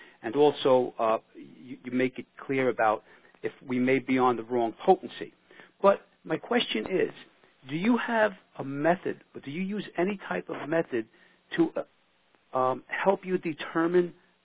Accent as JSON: {"language": "English", "town": "Staten Island", "region": "New York", "country": "United States", "said": "from Staten Island."}